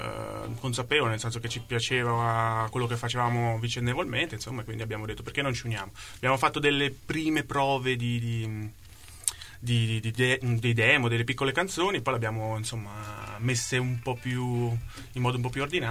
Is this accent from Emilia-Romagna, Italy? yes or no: no; Ancona, Marche, Italy; il nome perché siamo di Ancona, volevamo dare insomma un nome che riportasse alle radici